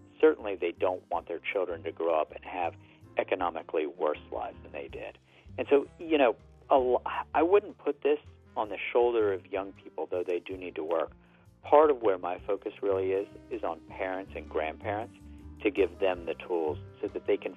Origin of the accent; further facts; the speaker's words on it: West Virginia, United States; born there; You know, look, the day I was born in West Virginia, the state had 2.1 million people.